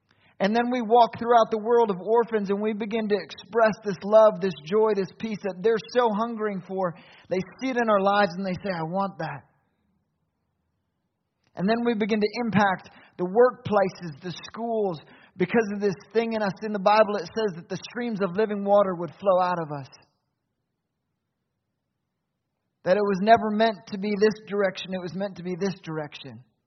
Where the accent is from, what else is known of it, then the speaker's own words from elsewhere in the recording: Maine, United States; I grew up in Maine. I grew up in a church similar to this, a Baptist church.